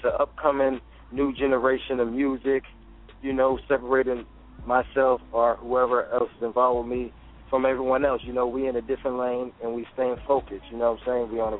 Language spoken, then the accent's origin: English; Florida, United States; also born or lived in New Jersey; I'm from North New Jersey, you feel me? I'm a North person, but I was raised out here in Florida.